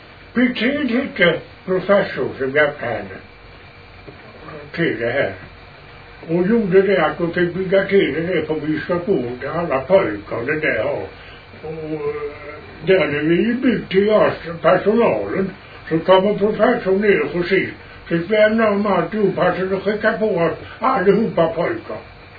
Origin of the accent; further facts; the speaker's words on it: Eksjö, Jönköping County, Sweden; Jag kom ifrån Eksjö.